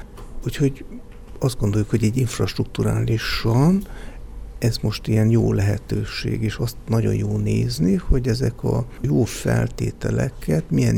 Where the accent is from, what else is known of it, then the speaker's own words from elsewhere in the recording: Sátoraljaújhely, Borsod-Abaúj-Zemplén, Hungary; Itt születtem, Sátoraljaújhelyen, itt éltem a gyerekkoromat, itt jártam az általános iskolát, itt voltak a barátaim, a rokonaim, a szüleim, a nagyszüleim.